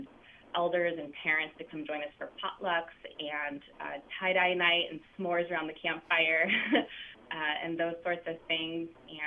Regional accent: Anchorage, Alaska, United States; I am from Anchorage, Alaska, born and raised here, and have a mother and father in town

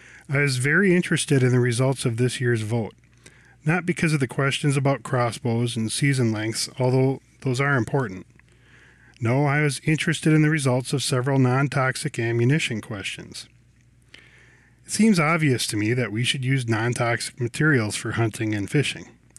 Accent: Wisconsin, United States; I can tell you, in all honesty, I was born and raised in Wisconsin, and I have never heard of the Conservation Congress until I was out of college.

